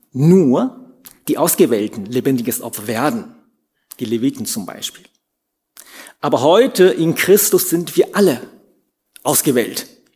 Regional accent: China; first language Chinese; German is a second language; Zu Hause möchten wir ihm so eine Umgebung, also eine Möglichkeit geben, dass er auch Chinesisch, unsere Muttersprache, auch lernt.

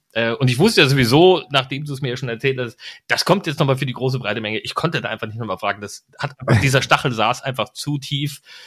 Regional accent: East Germany, Germany; mein Herz schlägt ostdeutsch. Ich mag die Leute dort, ich komme aus der Ecke

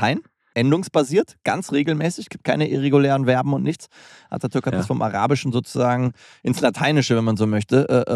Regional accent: Hürth, North Rhine-Westphalia, Germany; Weil ich komme aus der Vorstadt, aus Hürth in Köln.

